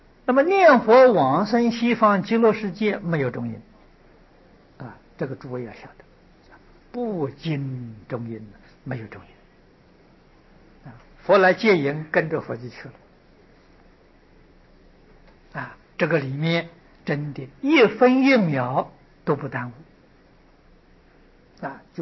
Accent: China; 我们中国人叫灵魂，佛门里面叫神识啊，这个中国俗话叫灵魂呐

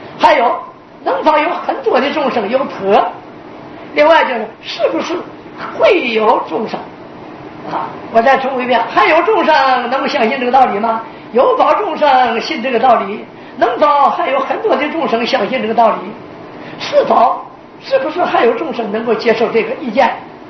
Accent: China; 我们中国人有一句话，来而不往非礼也，特别注重这个问题。

